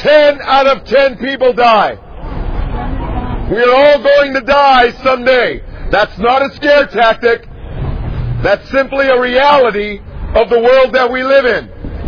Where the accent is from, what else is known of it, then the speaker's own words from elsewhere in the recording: Pennsylvania, United States; I grew up in Pennsylvania too, but a little bit outside of here.